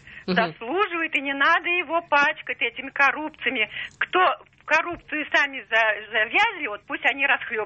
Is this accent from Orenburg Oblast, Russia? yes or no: yes; Orenburg, Orenburg Oblast, Russia; Да, я из Оренбурга.